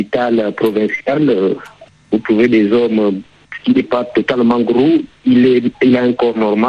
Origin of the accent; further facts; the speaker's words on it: Moabi, Nyanga, Gabon; now in Libreville, Gabon; Et quand vous arrivez, par exemple, chez moi à Moabi, les gens du même âge que moi, mes amis d'enfance sont sévères